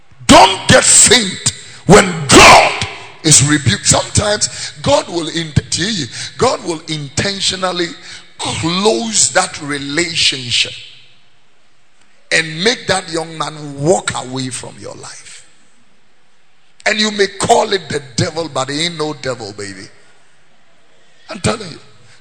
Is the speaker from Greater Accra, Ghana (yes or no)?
yes; Greater Accra, Ghana; I grew up here. I was born here in Tesano. I grew up in Abeka and Fadama.